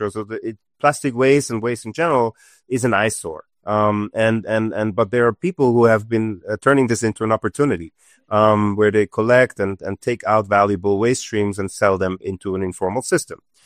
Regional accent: Switzerland; now in Nairobi, Kenya; I'm based in Nairobi, and originally I'm from Switzerland, and when we started Mr. Green, or I moved to Kenya almost now 11 years ago

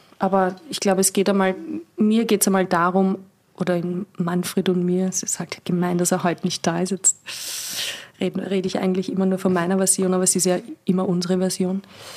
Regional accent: Strebersdorf, Vienna, Austria; Ich komme aus Strebersdorf.

